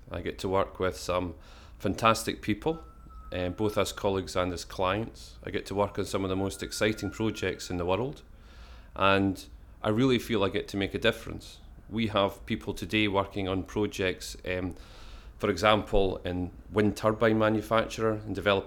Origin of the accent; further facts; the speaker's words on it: Selkirk, Scotland, United Kingdom; I was born in Selkirk, in the Scottish Borders.